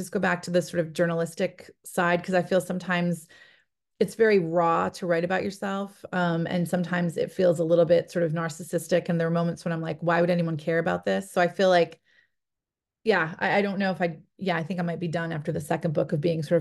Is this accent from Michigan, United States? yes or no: yes; Michigan, United States; I met a woman who started a grassroots advocacy group in my home state of Michigan.